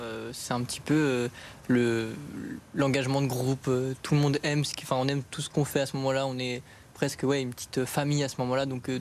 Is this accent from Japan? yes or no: no; Paris, Île-de-France, France; Je viens du 12e arrondissement, donc je fais partie aussi des gens. Je viens de Paris même aussi